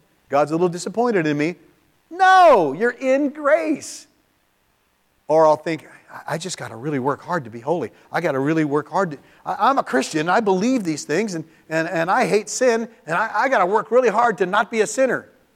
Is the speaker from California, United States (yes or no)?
yes; California, United States; Never had an umbrella my whole life because I'm from California.